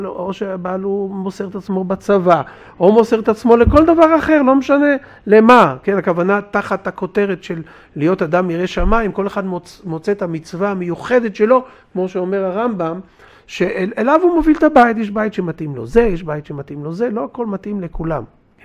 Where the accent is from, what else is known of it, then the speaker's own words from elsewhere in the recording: Hod HaSharon, Central District, Israel; אני גדלתי במקום שקוראים לו היום הוד השרון. מכיר? בזמני זה לא היה הוד השרון, כן?